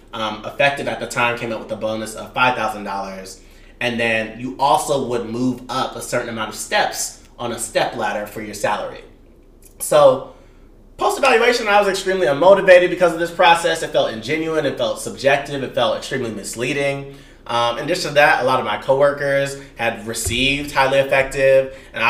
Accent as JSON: {"language": "English", "region": "California", "country": "United States", "said": "given that y'all know I'm from California... Like, holidays, I'm not going home for Thanksgiving."}